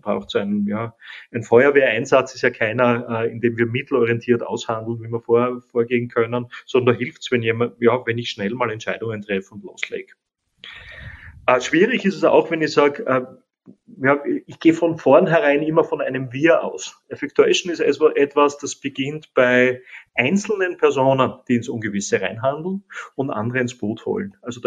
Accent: Austria

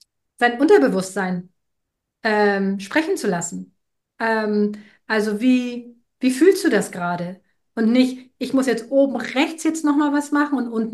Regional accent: Northern Germany, Germany; ich als Norddeutsche doch ein wenig kühl bin

